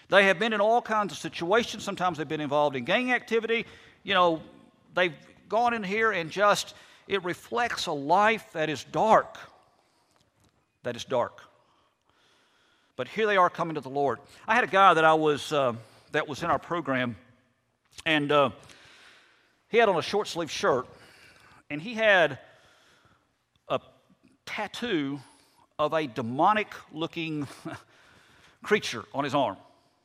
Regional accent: Fort Worth, Texas, United States; I grew up in Fort Worth, Texas.

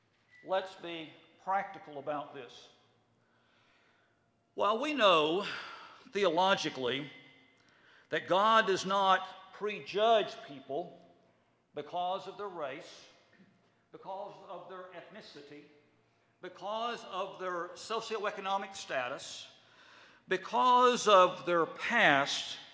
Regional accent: Nashville, Tennessee, United States; Particularly, I'm from Nashville, and Nashville is very diverse.

